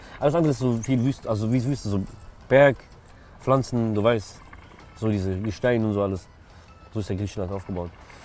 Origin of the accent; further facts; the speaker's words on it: Russia; Dubai fand ich cool so, als Russe so.